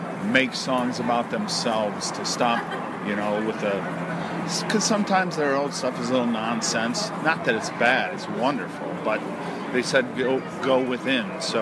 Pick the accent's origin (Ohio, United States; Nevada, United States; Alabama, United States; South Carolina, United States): Ohio, United States; Cleveland; No, I'm from Cleveland, Ohio.